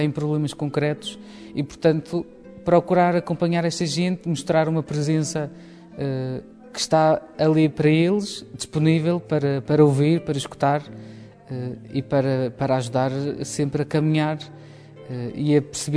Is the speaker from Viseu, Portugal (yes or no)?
no; Curral das Freiras, Madeira, Portugal; tenho 26 anos, sou natural da Madeira, mais concretamente da freguesia do Curral das Freiras.